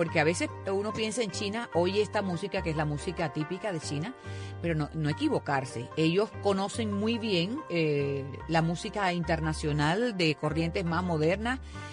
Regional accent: Cuba; yo soy cubano

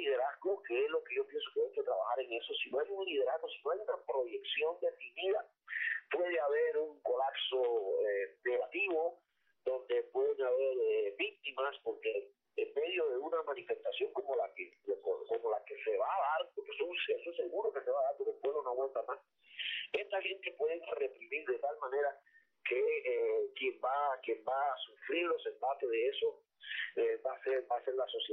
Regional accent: Cuba; lo puedo decir como ciudadano cubano

